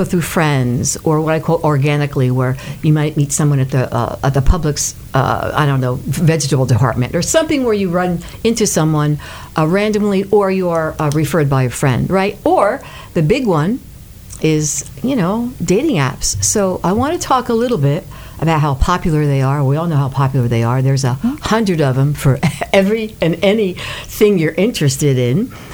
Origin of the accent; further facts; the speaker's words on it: New York, United States; now in Tampa, United States; I'm a New Yorker.